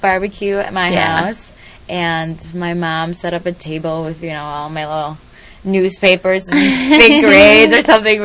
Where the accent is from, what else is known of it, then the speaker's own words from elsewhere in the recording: Chicago, Illinois, United States; now in Boston, United States; I came from Chicago.